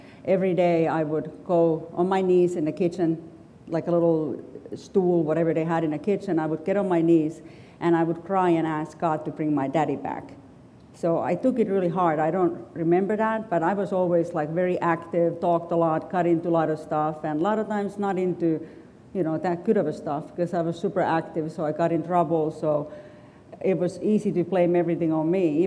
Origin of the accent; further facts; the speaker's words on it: Finland; also born or lived in Florida; now in United States; And originally, I'm from Finland